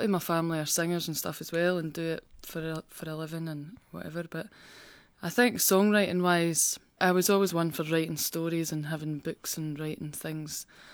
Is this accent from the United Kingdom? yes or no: yes; Wishaw, Scotland, United Kingdom; now in Edinburgh, United Kingdom; Yep, I was brought up in Wishaw, of all places.